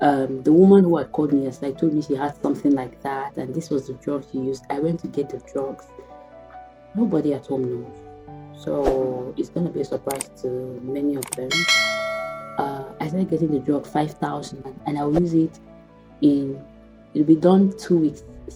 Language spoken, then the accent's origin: English; Osun, Nigeria; It never crossed my mind because I'm from Osun State.